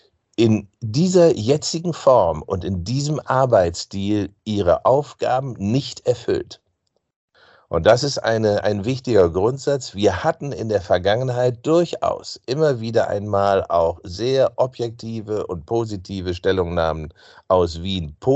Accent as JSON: {"language": "German", "country": "Germany", "said": "Und das sage ich als Deutscher, als Europäer"}